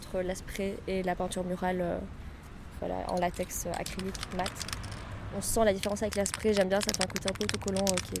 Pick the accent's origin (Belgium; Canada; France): Belgium; Brussels; Je suis originaire de Bruxelles, j'ai 27 ans